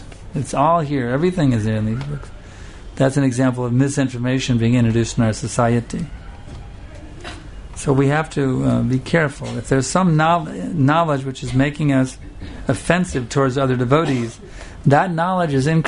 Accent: United States; now in India; See, I'm from America, but there's no such thing as a joint family in America. So I haven't lived here in India long enough to see any joint families that I can think of.

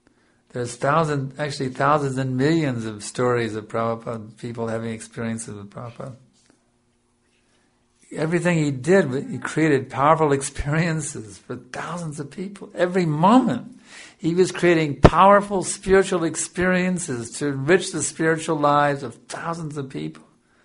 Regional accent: Texas, United States; I was a nobody from Texas.

